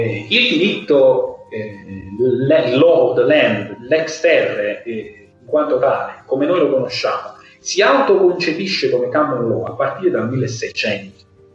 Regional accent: Basilicata, Italy; E io sono lucano, quindi noi in Basilicata stiamo esattamente al confine tra il Mercurion e il Latiniano.

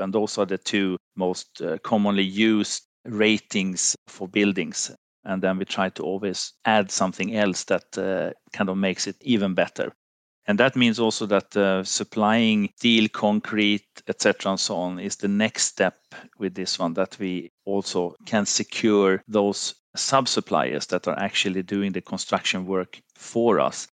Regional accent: Finland; English is a second language; moved away; also born or lived in Sweden; I'm from Finland, lived a long period also in Sweden, and I'm kind of brought up in the 70s and the 80s.

